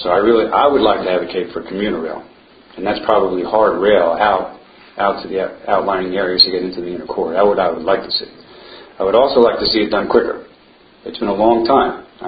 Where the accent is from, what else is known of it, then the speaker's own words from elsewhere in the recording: Long Island, New York, United States; Born and raised in Long Island. Obviously, I'm not a Texan. You can tell that by my accent.